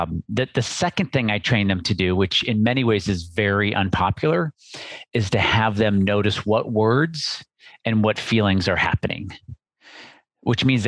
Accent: Midwest, United States; I'm from the Midwest, pop

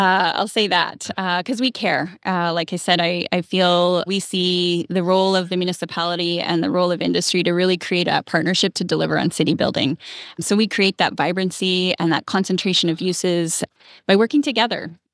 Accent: Ontario, Canada; born there; now in Edmonton, Canada; Yeah, I was born in Ontario, actually. But we moved.

